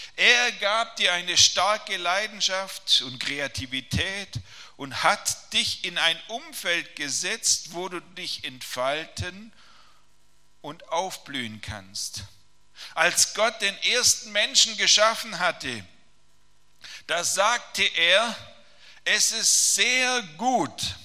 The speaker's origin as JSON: {"language": "German", "town": "Friedrichshafen", "region": "Baden-Württemberg", "country": "Germany", "said": "bin aus Friedrichshafen und habe drei Kinder"}